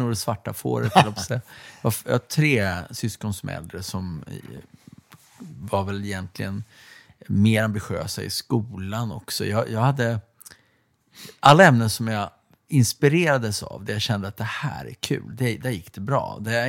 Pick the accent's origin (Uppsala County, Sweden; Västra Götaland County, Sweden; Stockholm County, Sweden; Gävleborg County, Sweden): Uppsala County, Sweden; Uppsala; Jag är född och uppvuxen i Uppsala, men precis. Mina föräldrar kom från Ludvika